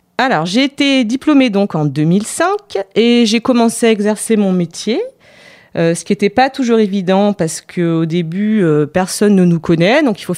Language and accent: French; Auvergne-Rhône-Alpes, France; j'ai 40 ans, je suis peintre illustratrice. Alors à la base, je suis originaire du Nord Isère. Maintenant, j'habite dans le village d'Afou depuis 2012. Donc ça fait 9 ans qu'on a acheté une maison au Mont-Meterme.